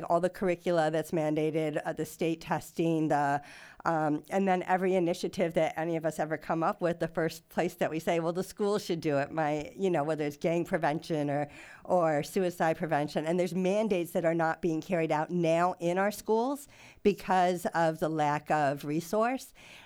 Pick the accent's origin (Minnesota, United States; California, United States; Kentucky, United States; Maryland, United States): California, United States; so I am from South Orange County